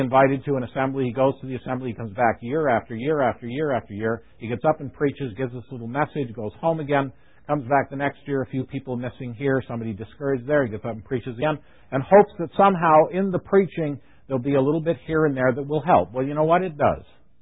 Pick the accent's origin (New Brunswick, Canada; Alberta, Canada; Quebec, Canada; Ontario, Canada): Ontario, Canada; St. Catharines; When I grew up in St. Catharines, that was the passion of the elders in the local area.